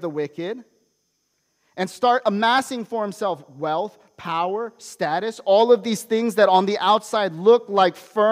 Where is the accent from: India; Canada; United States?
United States; I know I was born in the States, and so I grew up with the Western mentality, opposed to, you know, my Korean heritage and everything like that.